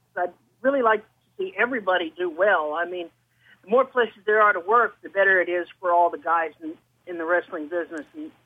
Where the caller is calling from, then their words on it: Arkansas, United States; from Arkansas.